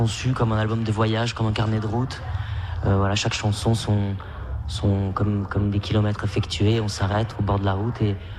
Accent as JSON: {"language": "French", "region": "Nouvelle-Aquitaine", "country": "France", "lives_now": "Paris, France", "said": "parce que je viens du Pays Basque. Et souvent, j'aime bien parler de ce pays."}